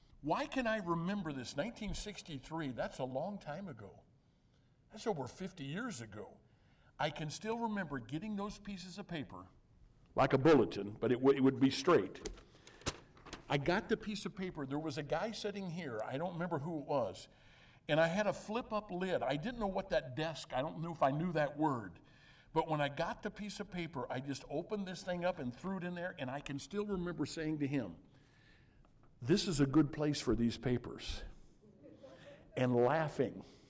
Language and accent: English; Illinois, United States; I grew up in Southern Illinois in the hills. And from down where our farm was, you had to walk out about a half a mile to get up to the bus.